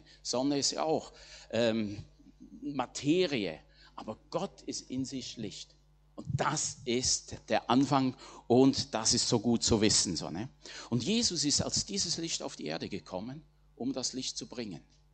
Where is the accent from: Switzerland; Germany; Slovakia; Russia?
Switzerland; Gut, in der Schweiz war ich nicht Fischer, aber ich bin Bauerssohn, da im Bauernhof groß geworden.